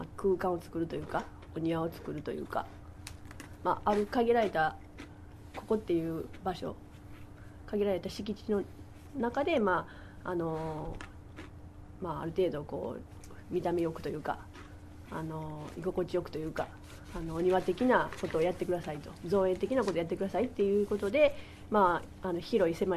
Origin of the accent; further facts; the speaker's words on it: Osaka, Japan; なんか私は町中出身なので、谷町4丁目出身なので